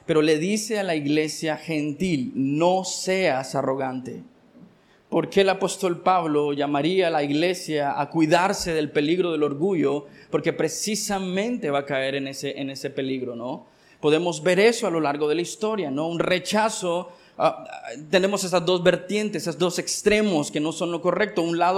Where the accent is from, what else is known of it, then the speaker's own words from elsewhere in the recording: Nicaragua; Entre nosotros como pueblo nicaragüense